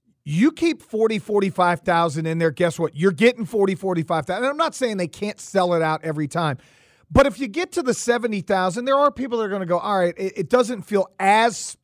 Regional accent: Florida, United States; now in Atlanta, United States; yeah, I'm from South Florida, but I live in Atlanta.

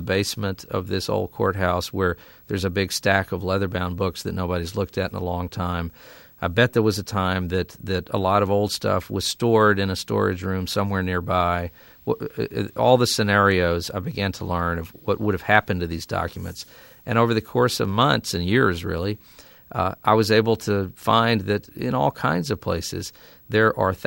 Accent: Mississippi, United States; also born or lived in Arkansas; Well, I am a kid from the Mississippi Delta. I was born on the Arkansas side of the Mississippi River in the fall of 1964

